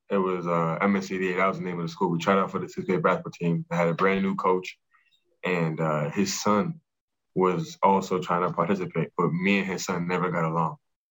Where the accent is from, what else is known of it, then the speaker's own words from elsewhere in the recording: Brooklyn, New York, United States; Originally, I'm from Brooklyn, New York. I got a twin brother who also plays basketball, but he plays at St. John's University.